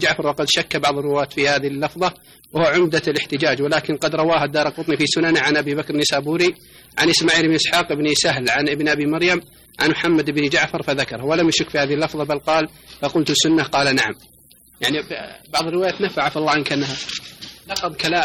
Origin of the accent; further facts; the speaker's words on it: Egypt; moved away